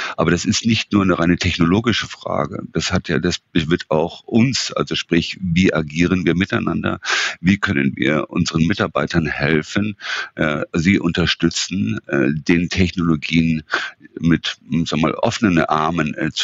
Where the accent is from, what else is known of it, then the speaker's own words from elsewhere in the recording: Northern Germany, Germany; und ich als Norddeutscher habe da schon teilweise meine Schwierigkeiten zu folgen.